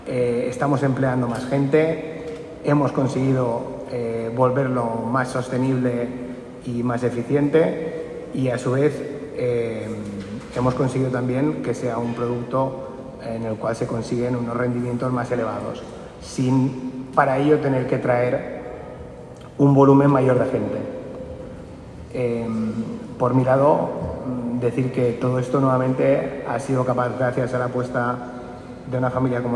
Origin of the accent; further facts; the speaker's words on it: Balearic Islands, Spain; lo que entiendo yo como mallorquín y la mayoría de gente queremos para este destino